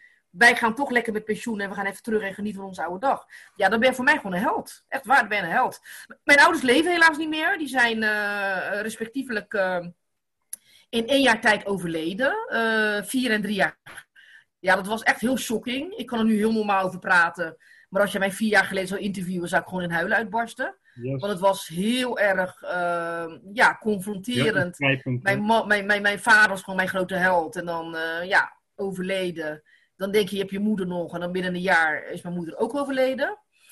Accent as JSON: {"language": "Dutch", "country": "Netherlands", "tie": "born there", "said": "Ik ben in Nederland geboren. Ik ben meertalig, weet je. Ik spreek Nederlands, Caribisch, Portugees, ben op les geweest. Ik spreek Frans, ik spreek Engels."}